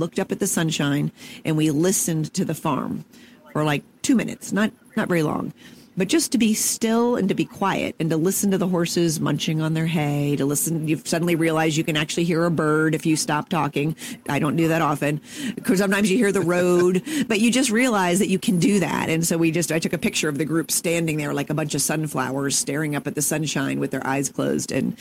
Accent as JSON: {"language": "English", "town": "San Diego", "region": "California", "country": "United States", "tie": "born or raised there", "said": "because I grew up in San Diego."}